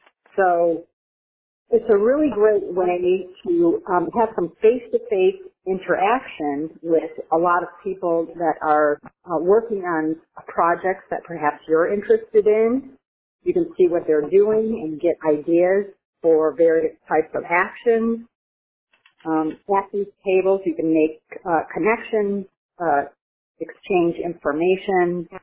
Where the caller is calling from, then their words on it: Florida, United States; I'm coming from South Florida. I was in Miami, living in Raton.